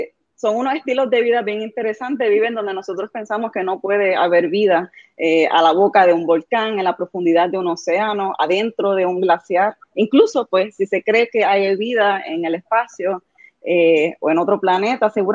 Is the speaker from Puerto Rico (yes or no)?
yes; Mayagüez, Puerto Rico; yo nací y crecí en Mayagüez.